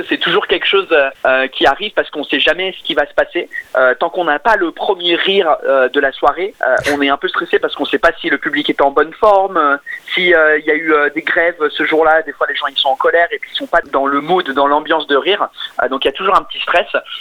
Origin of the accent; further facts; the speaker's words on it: United Kingdom; French is a second language; quand j'étais jeune en Angleterre